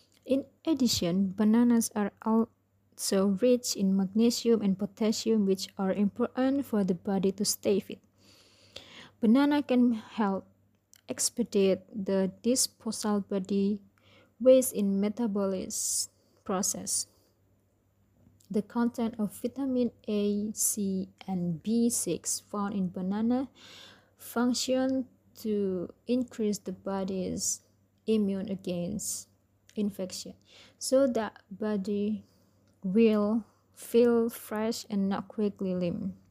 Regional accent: Lumajang, East Java, Indonesia; English is a second language; as usually my friend call me. I'm 19 years old and I'm from Lumajang.

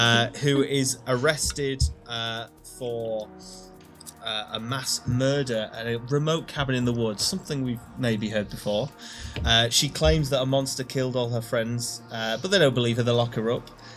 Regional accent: York, Yorkshire and the Humber, United Kingdom; We're from York in the UK.

